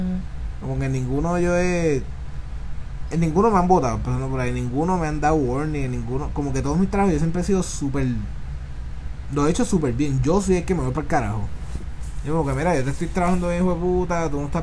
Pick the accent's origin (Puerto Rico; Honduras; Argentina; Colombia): Puerto Rico; now in Florida, United States; hasta cuando yo vine de Puerto Rico para acá, para Florida